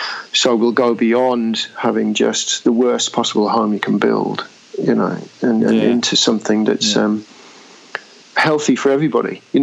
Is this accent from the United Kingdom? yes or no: yes; England, United Kingdom; accent: English; I mean, obviously, might be able to tell from my accent, I'm from England. And we live quite densely. We live in small homes that are banged together.